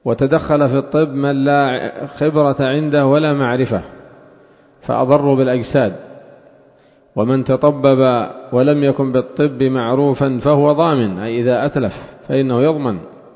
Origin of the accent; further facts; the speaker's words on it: Yemen; وخاصة عندنا في اليمن